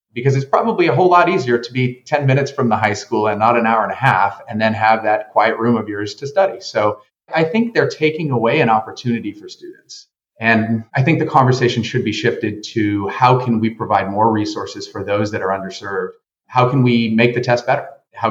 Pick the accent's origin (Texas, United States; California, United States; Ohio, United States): California, United States; Long Beach; since I grew up in Long Beach, in an area that was quite diverse and one that didn't have, had some socioeconomic issues